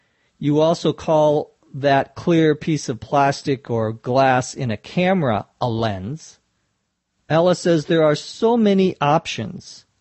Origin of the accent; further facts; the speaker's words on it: Minnesota, United States; accent: Minnesota; some would pronounce it tag, but in my Minnesota accent it's tag.